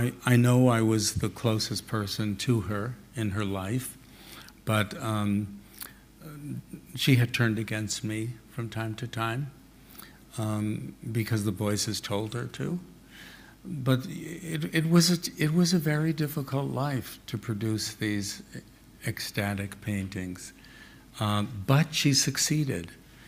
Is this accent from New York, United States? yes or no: no; Minnesota, United States; I grew up in Minnesota, and I spent summers on a farm and things like that.